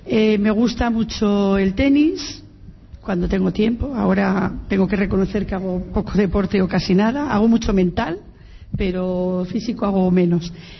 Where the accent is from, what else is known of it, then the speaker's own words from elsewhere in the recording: Madrid, Community of Madrid, Spain; Pues es un problema. Como soy madrileña, dirías, bueno, esta mujer es políticamente correcta.